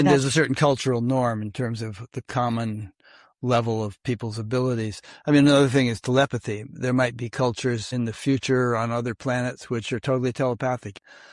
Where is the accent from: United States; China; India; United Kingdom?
India; moved away as an adult; I am Indian born and brought up first 22 years in India